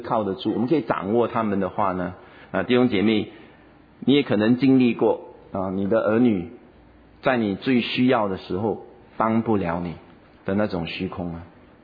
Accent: Singapore; 我们新加坡这边的人，当然跟别的国家相对来说，人员是比较少的

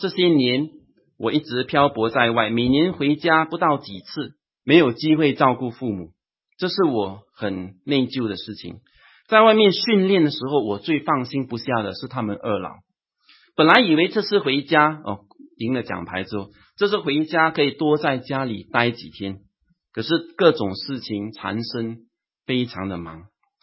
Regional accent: Singapore; 最近我们新加坡人就比较少注意冬运会了

